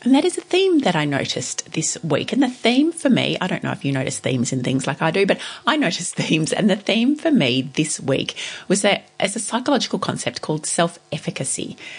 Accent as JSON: {"language": "English", "town": "Ballarat", "region": "Victoria", "country": "Australia", "tie": "born or raised there", "said": "small business here in my hometown of Ballarat"}